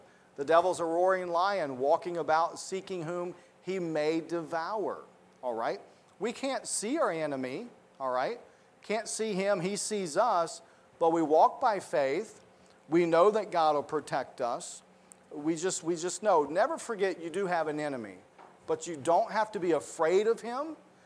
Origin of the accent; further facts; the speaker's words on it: the South, United States; Again, apparently this didn't happen up north. Growing up in the South, because every time I mention it, I have someone say, well, it was never that way in our schools.